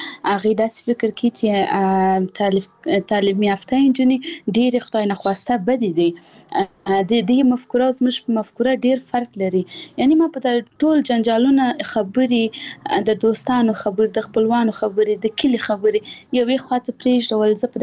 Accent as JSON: {"language": "Pashto", "region": "Paktia", "country": "Afghanistan", "said": "اول زه خپل د پکتیا ولایت یم، زه د یو کلی یم،"}